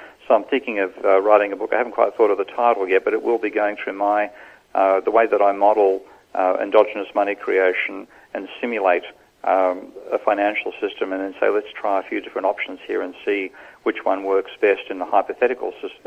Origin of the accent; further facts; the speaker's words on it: Australia; none at all in my home country, because we still think we're doing, we're doing brilliantly down under.